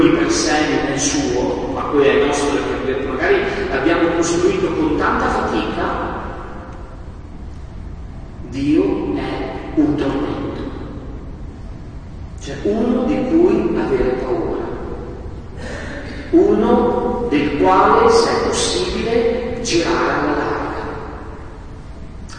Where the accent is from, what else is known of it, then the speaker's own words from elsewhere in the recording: Gonzaga, Lombardy, Italy; io sono di Gonzaga